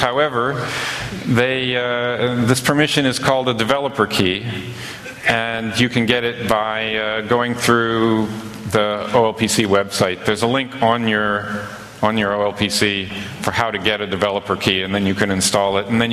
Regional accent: Alabama, United States; because I'm from Alabama.

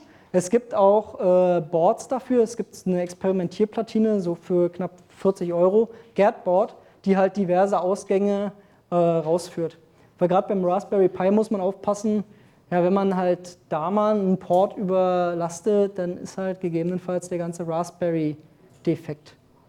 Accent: Berlin, Germany; Ist mir eh alles egal, ich bin Berliner.

